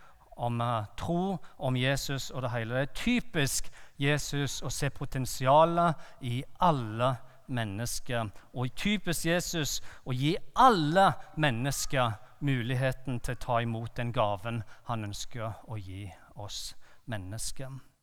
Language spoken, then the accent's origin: Norwegian; Bryne, Rogaland, Norway; also born or lived in Lyngdal; jeg er oppvokst på Bryne og på Jæren, og derav den uforståelige dialekten. Det har jeg hørt i 8,5 år i Lyngdal, at jeg må jobbe med dialekten min